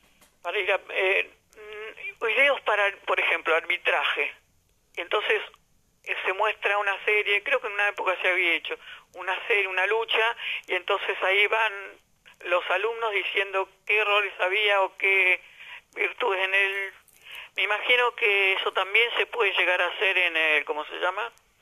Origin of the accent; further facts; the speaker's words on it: Buenos Aires, Argentina; lamentablemente que se hizo en Buenos Aires no pude, soy de Buenos Aires, justo no pude ir.